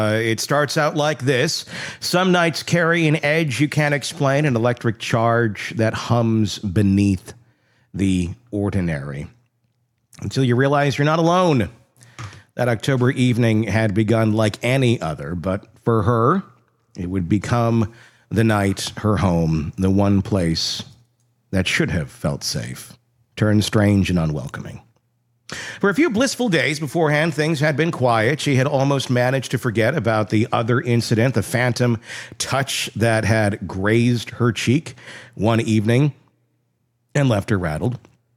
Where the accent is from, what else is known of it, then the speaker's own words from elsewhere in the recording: Wisconsin, United States; Now, we didn't have poutine growing up in Wisconsin